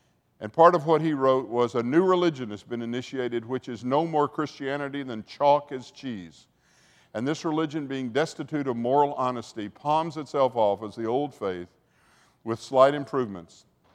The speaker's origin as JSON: {"language": "English", "region": "Arkansas", "country": "United States", "said": "When I went to Vanderbilt, I had a scholarship to go there, and I was from Southwest Arkansas."}